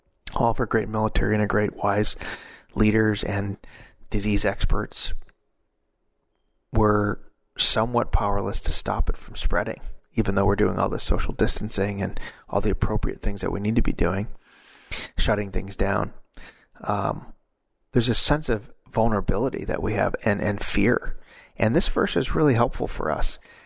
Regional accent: United States; I mean, being an American, United States, I'd always felt very safe.

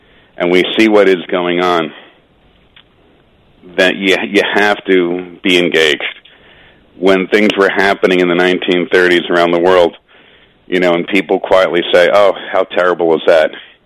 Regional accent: United States; And maybe I'm biased as an American saying

